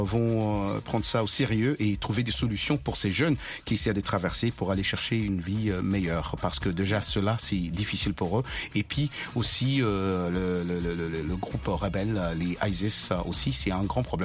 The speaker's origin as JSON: {"language": "French", "country": "Ethiopia", "said": "chez nous, en Éthiopie, les musulmans et les chrétiens cohabitent."}